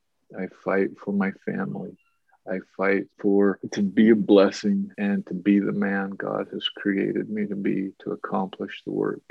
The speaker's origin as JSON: {"language": "English", "town": "Far West", "region": "Utah", "country": "United States", "said": "I'm from Far West, Utah."}